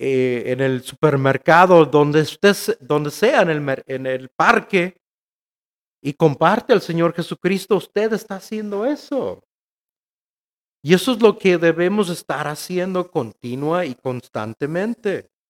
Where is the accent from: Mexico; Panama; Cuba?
Mexico; A pesar de que soy mexicano, yo no soy de Tesalónica.